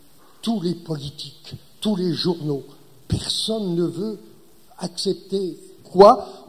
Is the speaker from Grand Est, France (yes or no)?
yes; Grand Est, France; Je suis de l'Est, donc c'est de la potée lorraine, je crois, chez moi.